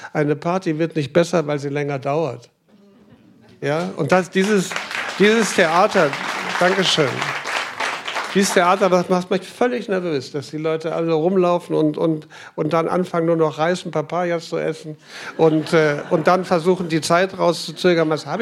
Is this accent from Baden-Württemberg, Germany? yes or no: no; Scheidegg, Bavaria, Germany; Früher hat man sich einfach nur miteinander verglichen im Dorf. Bei uns in Scheidegg, da wo die Klinik war, waren 800 Einwohner.